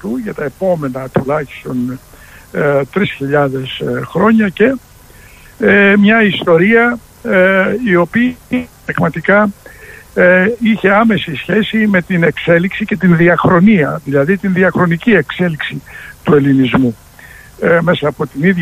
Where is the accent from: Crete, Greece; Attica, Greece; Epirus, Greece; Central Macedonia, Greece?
Central Macedonia, Greece; Thessaloniki; born there; Γεννήθηκα στη Θεσσαλονίκη, θα έλεγα ότι γενικότερα οι πρόγονοί μας ήσαν μικρασιάτες